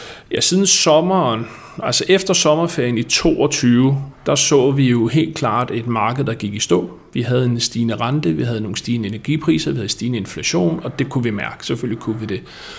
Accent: Sorø, Zealand, Denmark; Jeg er født og opvokset i Sorø, jeg har altid boet her.

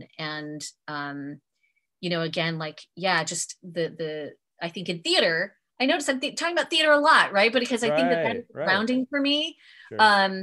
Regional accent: Torrance, California, United States; growing up in Torrance, where my experience in elementary and middle school and high school, you know, the number of Japanese American kids, we were so small that like people would call us Little Tokyo.

